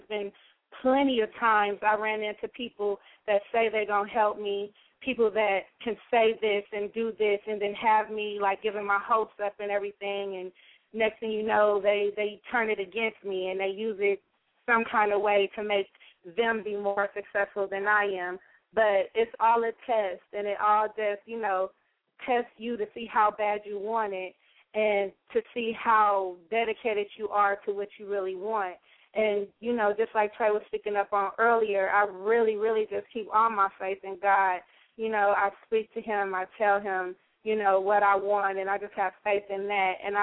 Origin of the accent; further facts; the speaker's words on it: Los Angeles, California, United States; I'm from the West Coast of L.A.